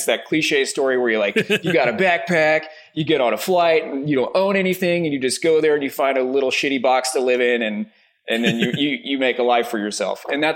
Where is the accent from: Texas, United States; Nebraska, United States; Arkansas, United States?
Texas, United States; Well, born and raised in Texas. So okay. Texan native, 100% through and through.